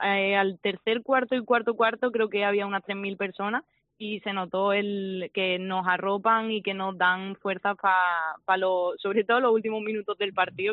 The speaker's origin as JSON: {"language": "Spanish", "town": "Málaga", "region": "Andalusia", "country": "Spain", "said": "es verdad que para las malagueñas es algo increíble jugar"}